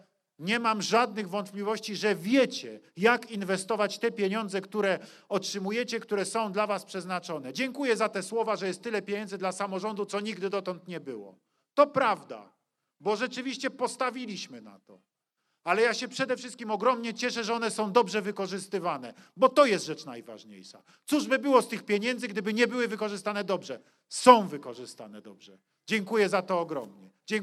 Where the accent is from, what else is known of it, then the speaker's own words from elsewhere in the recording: Kraków, Lesser Poland, Poland; Więc jako krakowianin mogę powiedzieć, w jakimś sensie jestem też u siebie.